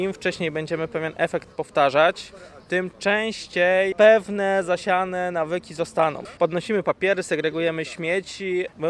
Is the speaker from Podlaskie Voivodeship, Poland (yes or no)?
no; Silesian Voivodeship, Poland; Ja pochodzę ze Śląska